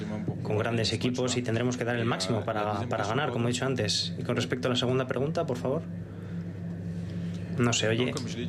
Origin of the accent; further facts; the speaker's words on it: France; Spanish is a second language; now in Spain; como jugador francés y madridista